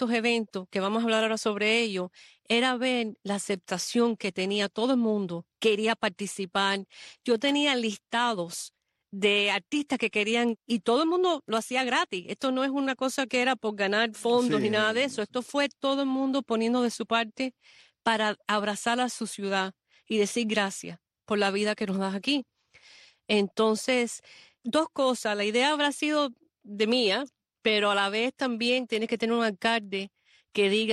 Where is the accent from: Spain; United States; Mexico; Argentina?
United States; Miami, Florida; born there; Y por eso yo nací en Miami, porque la familia vino toda para acá y yo nací aquí en Miami.